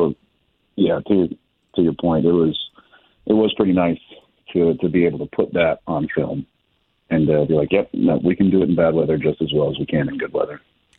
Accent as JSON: {"language": "English", "region": "Wisconsin", "country": "United States", "tie": "born or raised there", "said": "I grew up in Wisconsin, played my college ball in Minnesota, all outdoors."}